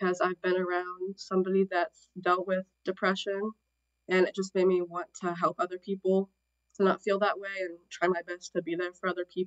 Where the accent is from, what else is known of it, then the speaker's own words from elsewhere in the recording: Nashville, Illinois, United States; now in Coulterville, United States; So I actually didn't grow up in Coulterville. I grew up in Nashville, Illinois, but I've been here since about 7th grade.